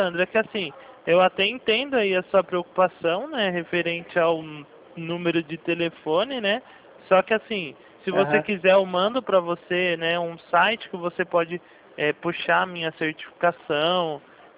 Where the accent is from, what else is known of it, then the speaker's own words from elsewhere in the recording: Jundiaí, São Paulo, Brazil; Só fica tranquilo, eu sou de São Paulo. Só aqui de Jundiaí.